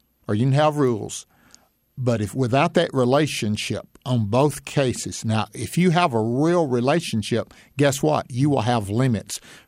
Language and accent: English; Mississippi, United States; I was raised in Mississippi here, not far from our headquarters.